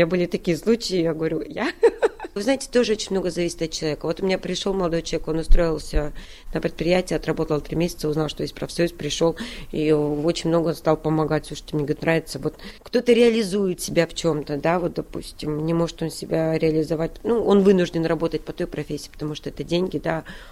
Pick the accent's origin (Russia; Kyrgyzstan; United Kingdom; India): Kyrgyzstan; Kara-Balta, Chüy Region; только не в России, а в городе Карабалта. Это бывшая Киргизская ССР. Я родилась и выросла там в Советском Союзе.